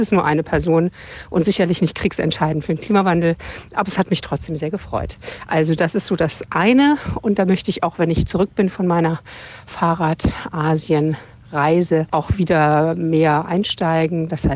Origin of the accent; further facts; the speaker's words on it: Berlin, Germany; Ich bin in Berlin groß geworden